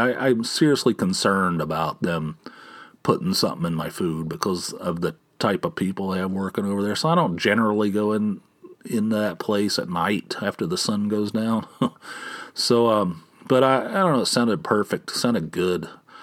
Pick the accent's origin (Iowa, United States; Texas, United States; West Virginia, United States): West Virginia, United States; how do I know, growing up in West Virginia, that's the proper way of saying it?